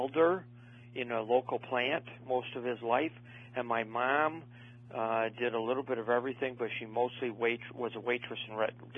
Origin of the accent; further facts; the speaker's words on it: Buffalo, New York, United States; born there; I was born in Buffalo, New York. I was born on February 7, 1948, about 6 p.m. in the evening.